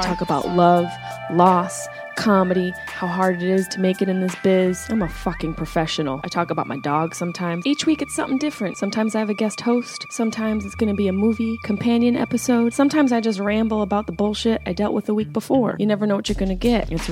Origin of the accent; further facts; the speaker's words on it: Syracuse, New York, United States; accent: Syracuse; I'm annoying myself at this point with my Syracuse accent